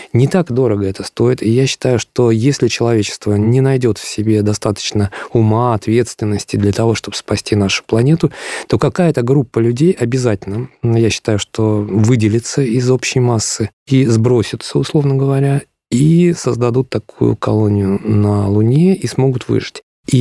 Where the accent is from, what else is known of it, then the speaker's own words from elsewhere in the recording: Pushchino, Moscow Oblast, Russia; Вот в Пущино, откуда я родом